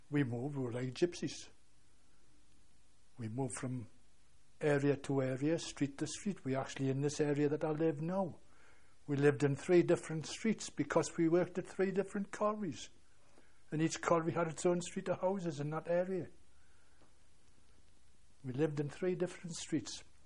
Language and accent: English; Scotland, United Kingdom; born there; I was born in Lanarkshire, Scotland, 1910, 5th of October.